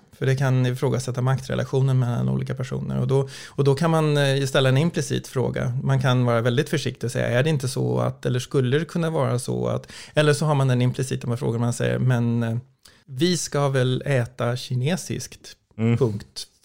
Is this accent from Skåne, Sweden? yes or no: no; Stockholm, Stockholm County, Sweden; om du frågar mig varför jag bor i Stockholm, så skulle jag säga att jag är uppvuxen här och jag är svensk.